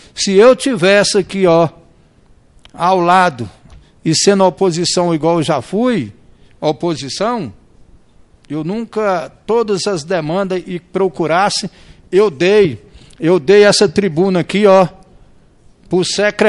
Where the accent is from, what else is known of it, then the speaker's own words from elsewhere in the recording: Bahia, Brazil; eu, por exemplo, vim do estado da Bahia para cá, fui bem alocado